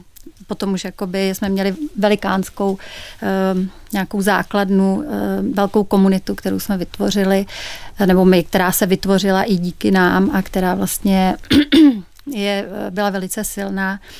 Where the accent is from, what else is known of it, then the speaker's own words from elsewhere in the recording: Prague, Czechia; já jsem vyrůstala na Letné